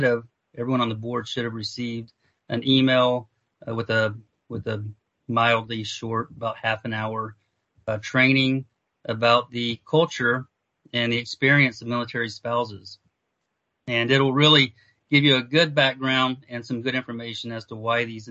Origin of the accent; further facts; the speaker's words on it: Florida, United States; also born or lived in Alabama; Just a quick background, born and raised in Florida, and then I attended the University of Alabama.